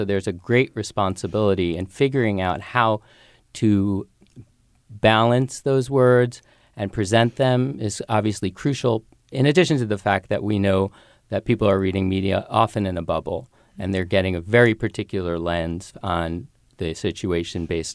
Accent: New York, United States; growing up in New York, I would, you know, being engaged in these issues

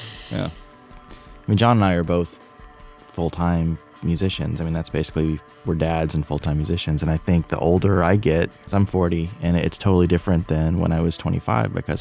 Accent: Kentucky, United States; I mean, I'm from Kentucky originally, so I try to get my roots in when I can.

